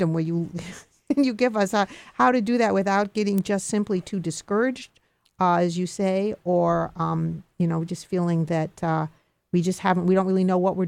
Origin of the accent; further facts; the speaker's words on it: Chicago, Illinois, United States; I remember that very well, growing up in Chicago, and then going with my father, we would go to different legislative offices